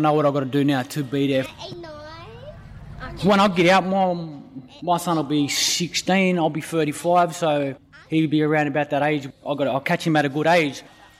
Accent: Mount Jewel, Australia; I grew up in Mount Jewel all my life.

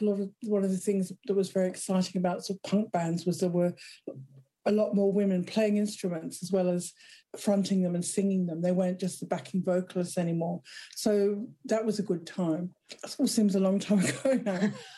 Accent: London, United Kingdom; born there; I was born in London.

